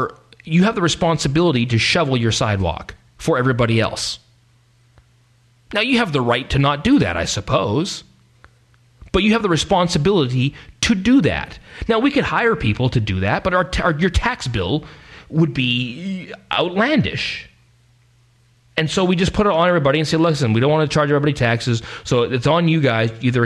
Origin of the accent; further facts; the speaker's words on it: Canada; kind of a little bit proud of the whole being Canadian.